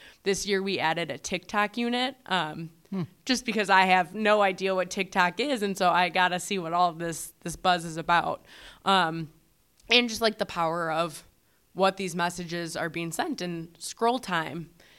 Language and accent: English; England, United Kingdom; and, like, as an English person, I can geek out for